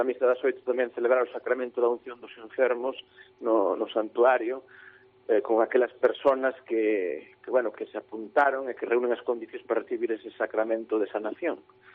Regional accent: Castro de Riberas de Lea, Galicia, Spain; eu que son de Castro de Riberas de Lea, recordo desde neno ir con meus pais a Festa dos Milagros.

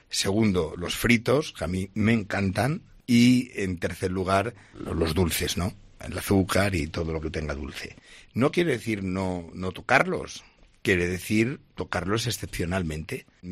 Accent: Salamanca, Castile and León, Spain; cada vez que iba a Salamanca, porque yo soy de Salamanca

